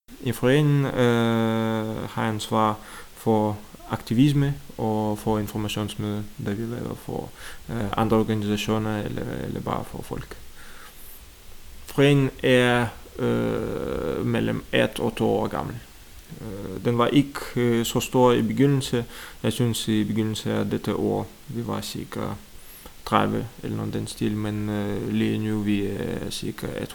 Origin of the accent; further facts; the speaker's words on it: Kyiv, Ukraine; Danish is a second language; moved away as an adult; now in Denmark; og jeg kommer fra Ukraine, fra Kiev. Mm-hmm. Og jeg bor her i Danmark i lidt over 6 år.